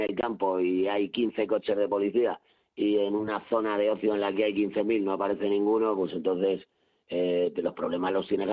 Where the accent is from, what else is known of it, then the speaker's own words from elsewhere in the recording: Galicia, Spain; sigo pinchando en Galicia cuando me llaman. Me encanta ir a mi tierra, claro.